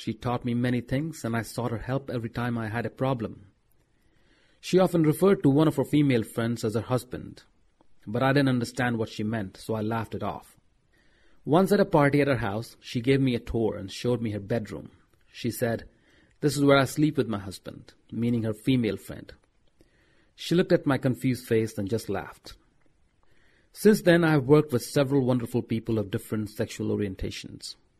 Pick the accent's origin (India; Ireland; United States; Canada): India; Lucknow, Uttar Pradesh; Growing up in India, I never met an openly gay person.